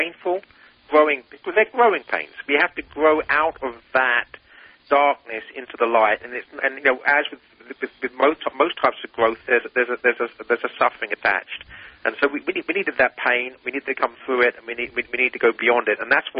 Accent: England, United Kingdom; now in United States; my experience growing up in England in the 70s

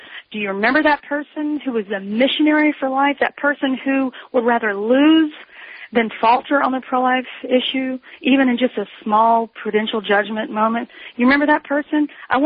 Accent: the South, United States; I mean, I'm from the South, and I don't really love conflict. I mean, I know at least my model of being from the South.

